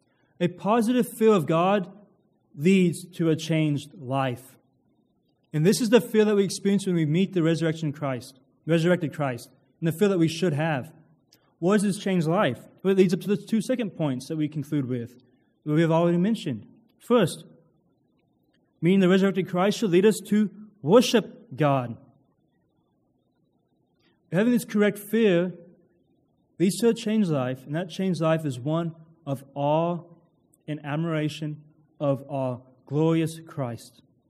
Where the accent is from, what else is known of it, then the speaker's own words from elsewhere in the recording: Kentucky, United States; Growing up in Kentucky and camping a lot, I had experience and knowledge of bears.